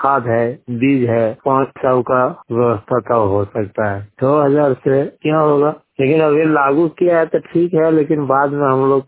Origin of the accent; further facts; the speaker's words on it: Bihar, India; सलैया चौक पोस्टिया जी, थाना सिकाई, जिला जमुई का रहने वाला हूँ।